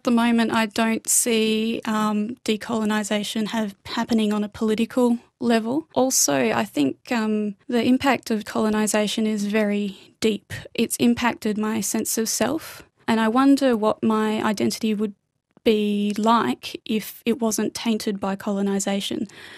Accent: Western Australia, Australia; I'm a Yindjibundi woman from the Pilbara, but I grew up in Noongar Yuwid and Noongar Whadjuk countries.

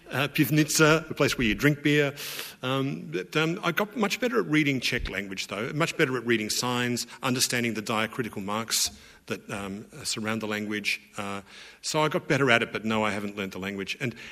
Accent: Australia; I said, I'm Australian and I'm not British.

